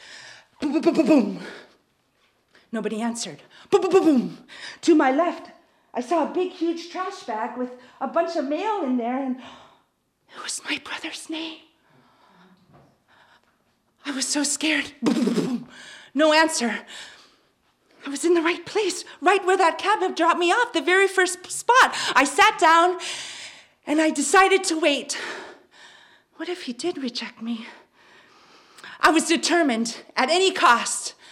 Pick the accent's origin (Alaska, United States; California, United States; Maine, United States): Alaska, United States; Hi, I'm from Alaska. I just got here, and I have a brother.